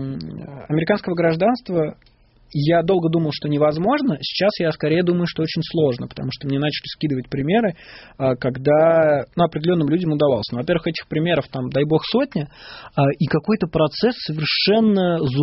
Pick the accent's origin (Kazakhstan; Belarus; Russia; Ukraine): Russia; Я родился в России, всю жизнь здесь живу, мне здесь очень нравится. Я российский и русский патриот